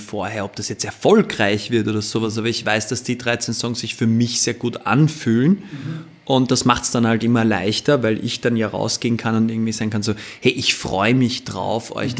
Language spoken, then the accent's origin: German; Vienna, Austria